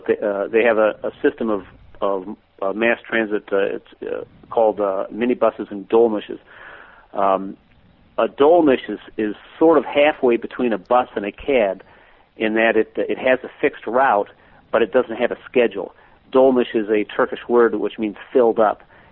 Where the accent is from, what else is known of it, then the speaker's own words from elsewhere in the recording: Detroit, Michigan, United States; now in Turkey; The winters aren't like they were where I grew up in Detroit